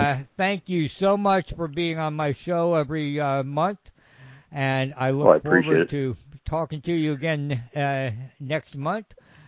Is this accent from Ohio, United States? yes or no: yes; Cincinnati, Ohio, United States; Well, you know, I was originally from Cincinnati, you know, so that's about as far as you can get and still be in the same state.